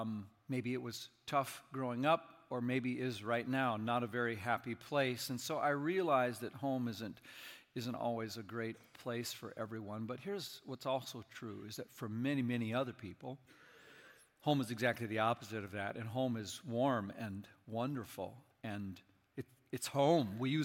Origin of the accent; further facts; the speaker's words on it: Minneapolis, Minnesota, United States; I'm thinking now of the one I did some growing up in Minneapolis.